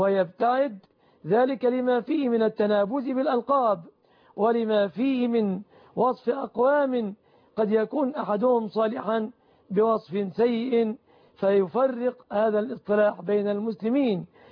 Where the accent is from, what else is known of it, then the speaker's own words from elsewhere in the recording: Egypt; هذا وأسأل الله أن يحفظ بلادنا مصر آمنة مطمئنة،